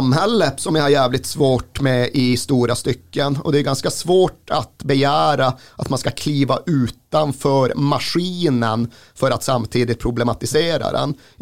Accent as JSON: {"language": "Swedish", "town": "Malmberget", "region": "Norrbotten County", "country": "Sweden", "said": "de flesta vet ju att jag kommer från Malmberget. Jag tjatar om så jävla mycket, och det är en speciell plats på jorden."}